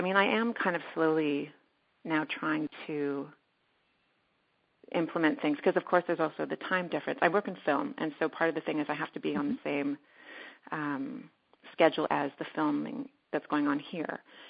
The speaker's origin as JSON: {"language": "English", "country": "Canada", "said": "Well, first of all, I'm Canadian"}